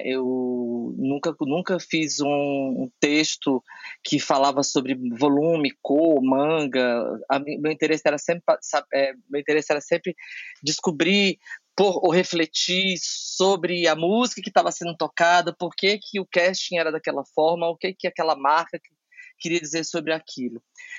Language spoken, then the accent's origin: Portuguese; Ceará, Brazil; now in São Paulo, Brazil; eu sou cearense, radicado em São Paulo há 28 anos